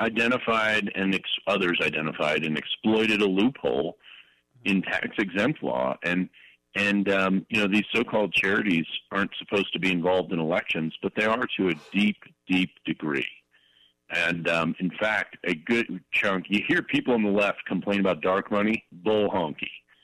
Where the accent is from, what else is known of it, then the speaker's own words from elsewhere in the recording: Virginia, United States; including my home state of Virginia, along with Pennsylvania, Kentucky, South Carolina.